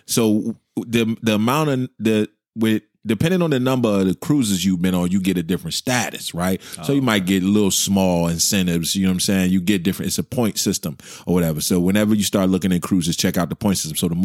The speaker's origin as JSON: {"language": "English", "region": "New Jersey", "country": "United States", "said": "Hey, well, I'm from Jersey. We say Cozumel."}